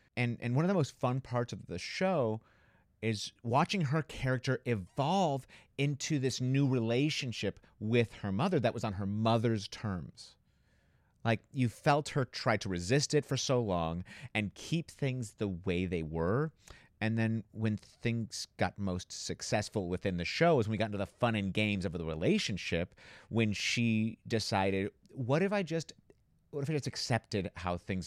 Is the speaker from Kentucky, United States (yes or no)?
no; Miami, Florida, United States; All the aunts having like very strong opinions and so strong personalities and just coming in and like very much a matriarchal society